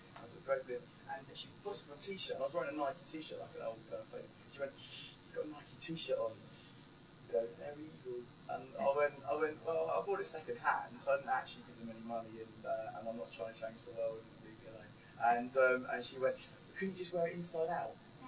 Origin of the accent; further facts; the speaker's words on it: Braintree, East of England, United Kingdom; And I grew up in Essex at a place called Braintree, which is the most ironic thing in town in England